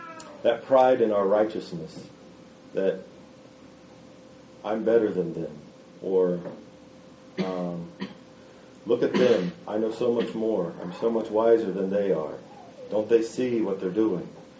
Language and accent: English; Florida, United States; And when I was thinking of my own life as a young Christian growing up in Florida, I grew up in a congregation probably about twice this size.